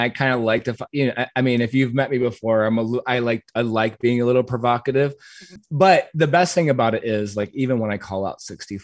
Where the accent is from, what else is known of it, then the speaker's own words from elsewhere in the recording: Pennsylvania, United States; I grew up in Western Pennsylvania. I was a son of immigrant parents. There was like nothing to do there for kids like me